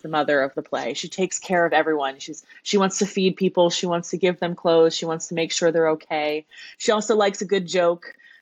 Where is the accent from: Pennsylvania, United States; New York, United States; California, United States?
Pennsylvania, United States; Philadelphia; We're in Philadelphia, and that's my where my hometown is